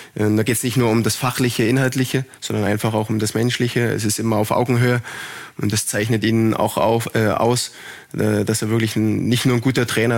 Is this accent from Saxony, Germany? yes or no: yes; Dresden, Saxony, Germany; Ich bin in Dresden groß geworden.